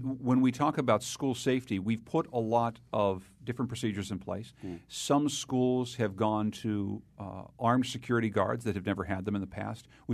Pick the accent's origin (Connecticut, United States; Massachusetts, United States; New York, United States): Connecticut, United States; Winsted; he went to my hometown of Winsted, Connecticut